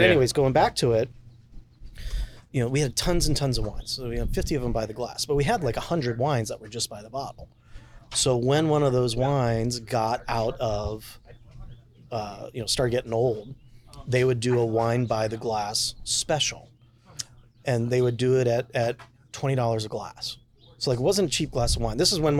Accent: Crofton, Maryland, United States; So I grew up in Crofton, which is like 20 miles out of Annapolis.

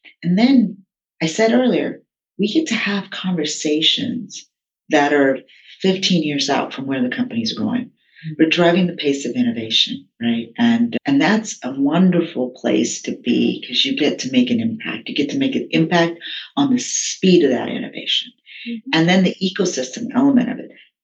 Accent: Texas, United States; also born or lived in India; I was born in India. I came over as a child. I spent most of my early years in Texas

